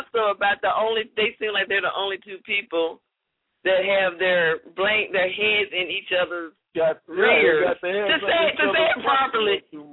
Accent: Jackson, Mississippi, United States; You know, even though you and I grew up here in Jackson, Mississippi, we grew up multicultural, you know?

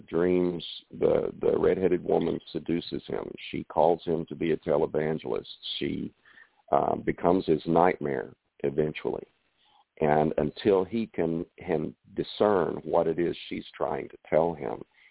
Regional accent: the Ozarks, United States; And, you know, I grew up gay in the Ozarks, in the 1960s. I was 14 years old when Stonewall happened.

